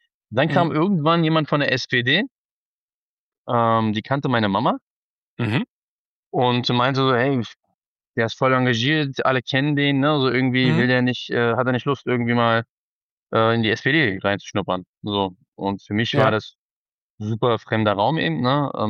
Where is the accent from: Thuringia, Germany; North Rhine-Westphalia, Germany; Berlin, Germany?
Berlin, Germany; ich komme aus dem Schöneberger Norden. Das ist dieser Palastkiez, Palastium-Kiez.